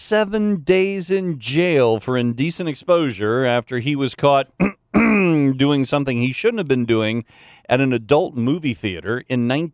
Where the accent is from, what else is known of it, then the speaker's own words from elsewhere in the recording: Lakeland, Florida, United States; Edward Scissorhands was shot in my hometown, Lakeland.